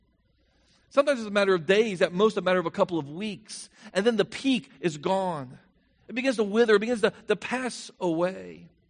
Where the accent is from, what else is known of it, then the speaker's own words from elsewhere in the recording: Florida, United States; I grew up in Florida, and Florida may well be the plain on which God comes. It's so flat and plain.